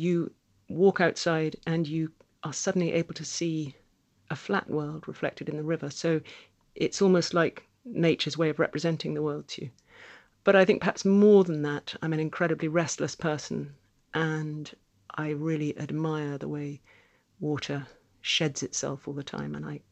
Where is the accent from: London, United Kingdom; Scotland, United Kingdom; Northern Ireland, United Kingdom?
London, United Kingdom; born there; Well, I was born in London, but my parents didn't live in London.